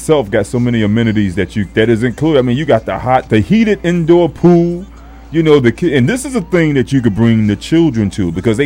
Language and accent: English; New York City, New York, United States; And I'm from 121st Street in Morningside.